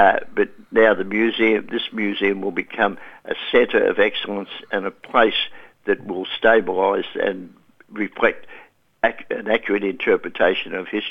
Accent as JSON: {"language": "English", "town": "Hamilton", "region": "Victoria", "country": "Australia", "tie": "born or raised there", "said": "I grew up in Hamilton"}